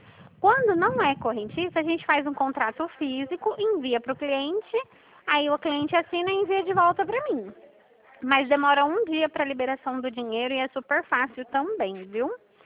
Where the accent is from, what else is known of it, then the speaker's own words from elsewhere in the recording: Dracena, São Paulo, Brazil; Eu sou daqui do estado de São Paulo. Eu fico na cidade de Dracena